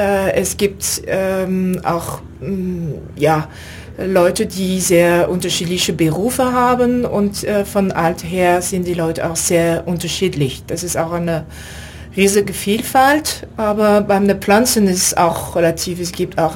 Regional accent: France; ich komme aus Frankreich.

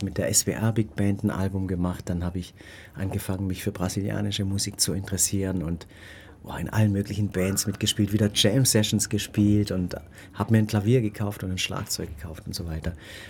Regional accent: Ulm, Baden-Württemberg, Germany; Ich bin Ulmer, das... Oh. Mensch, was mache ich? So viel schon. Ich bin ja jetzt schon 47 Jahre alt.

